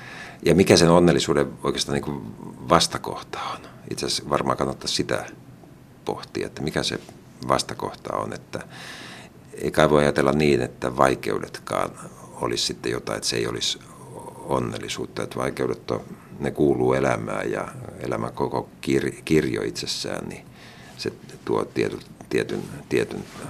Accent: Espoo, Uusimaa, Finland; Et itse lapsuudessa asuin Espoossa ja Espoota nykyään pidetään aika edistyneenä, niin kyllä meillä oli puuse oli pihan perällä.

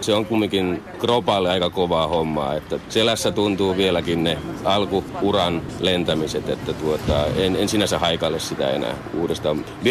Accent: Alavus, South Ostrobothnia, Finland; moved away; Itse olen lähtöisin Etelä-Pohjanmaalta Alavudelta ja aikanaan töiden perässä ja varusmiespalvelukseen tänne paikkakunnalle tullut. Ja kyllä tänne on kotiutunut pieneen kylään.

